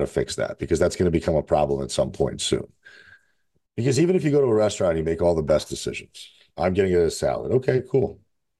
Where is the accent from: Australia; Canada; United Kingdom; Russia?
Russia; now in United States; I mean, when I first moved to America, I'm from Russia originally, and we moved to America in 89.